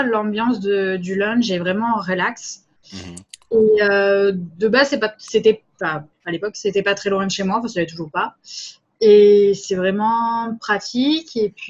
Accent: France; moved away as an adult; now in Montreal, Canada; Je venais d'arriver sur Montréal, parce que là-bas, je suis française

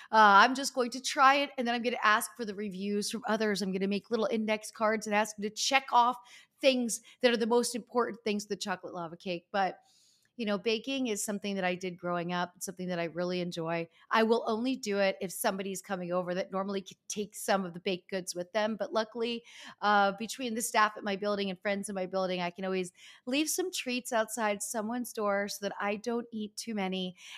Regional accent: Easton, Pennsylvania, United States; I went back to my hometown in Easton, Pennsylvania, and visited my childhood friends

